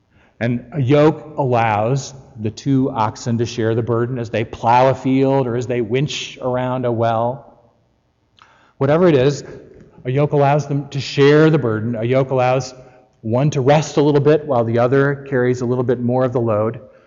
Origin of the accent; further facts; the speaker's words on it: Illinois, United States; also born or lived in Indiana; And for most of my life, I grew up in Illinois and Indiana, down the block from a cornfield.